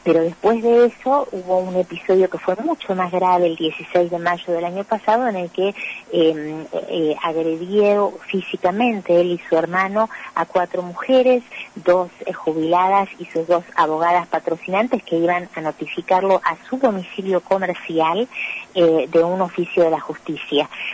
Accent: Argentina; como argentinos

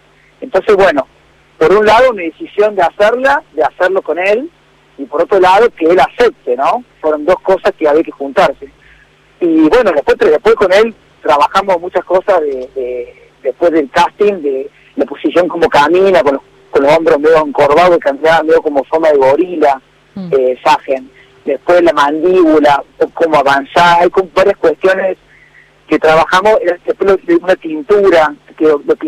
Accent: Córdoba, Argentina; para mí creo que como cordobés es una cita obligada

